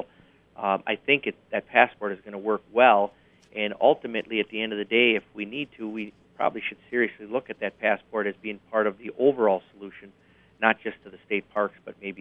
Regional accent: Michigan, United States; I come from the Upper Peninsula

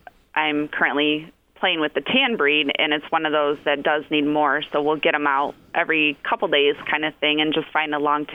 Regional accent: Mason, Michigan, United States; I grew up in Mason, actually.

